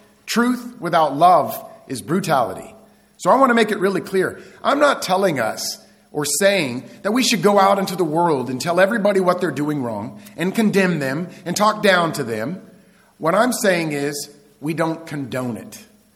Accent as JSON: {"language": "English", "region": "Kansas", "country": "United States", "tie": "born or raised there", "said": "Growing up in Kansas, we had basements"}